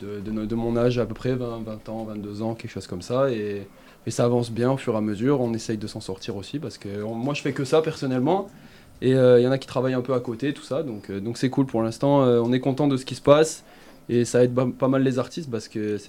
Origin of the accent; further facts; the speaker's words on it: Toulouse, Occitanie, France; Je viens de Toulouse, Toulouse-Montauban, hein. Je suis un peu plus encore plus dans le sud.